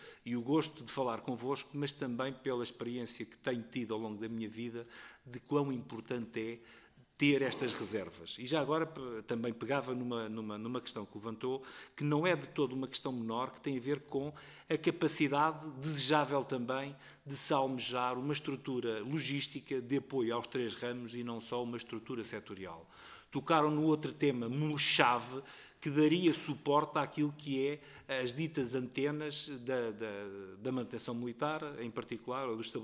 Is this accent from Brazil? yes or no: no; Mafra, Lisbon, Portugal; Eu próprio, na minha terra, que é Mafra, questiono